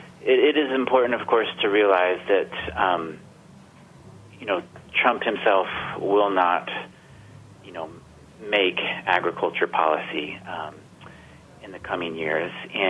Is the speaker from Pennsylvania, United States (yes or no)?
no; Georgia, United States; I grew up in Georgia, where Sonny Perdue was governor in the early 2000s